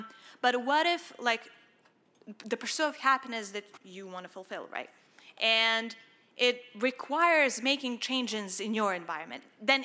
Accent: Montenegro; English is a second language; I'm from Montenegro, I'm from the Balkans, and this objectivism is a new idea there

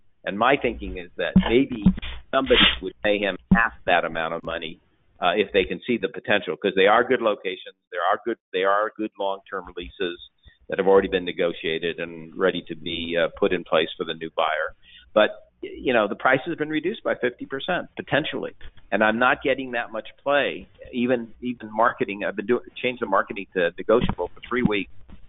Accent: San Francisco, California, United States; In fact, you know, I was raised in San Francisco, and that's where I started my business brokerage business

